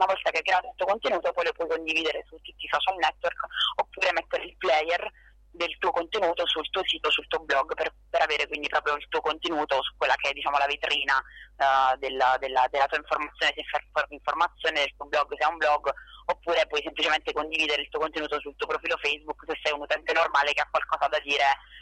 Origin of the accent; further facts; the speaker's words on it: Naples, Campania, Italy; poi io sono napoletana, quindi a maggior ragione diciamo ho voluto contribuire da persona del sud